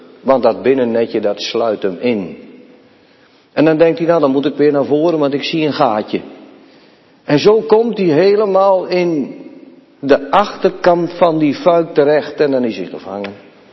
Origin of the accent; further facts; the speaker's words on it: Urk, Flevoland, Netherlands; Jongens en meisjes, ik kom van Urk. En dan heb je wel een klein beetje verstand van vissen.